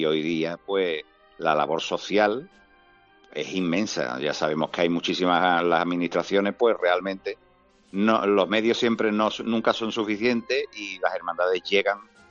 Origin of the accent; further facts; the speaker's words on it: Seville, Andalusia, Spain; yo como hermano mayor, bueno, como sevillano, como cofrade